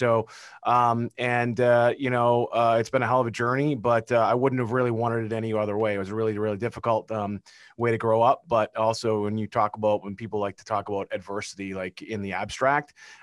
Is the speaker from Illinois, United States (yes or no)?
no; Beverly, Massachusetts, United States; So I grew up just north of Boston in a town called Beverly, Mass.